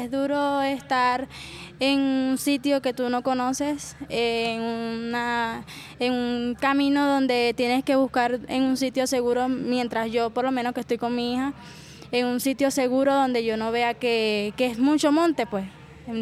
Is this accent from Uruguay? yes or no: no; Cumaná, Sucre, Venezuela; moved away as an adult; tengo 19 años y soy de Venezuela, estado Sucre, Cumaná, ciudad Cumaná. Salí hace 2 meses a Colombia, Bogotá, y de Bogotá para acá ya son desde la semana pasada, el sábado.